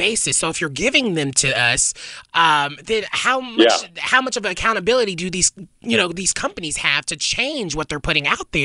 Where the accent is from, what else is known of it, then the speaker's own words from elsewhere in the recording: Nashville, Tennessee, United States; moved away; I'm from the South, I'm from Nashville, and a lot of times it's easier when I moved out here.